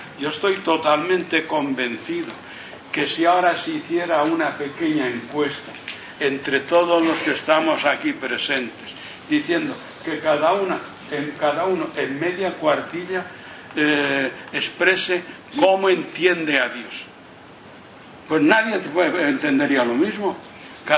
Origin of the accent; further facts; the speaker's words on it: Balearic Islands, Spain; Yo nací en la isla de Mallorca, por tanto, soy mallorquín.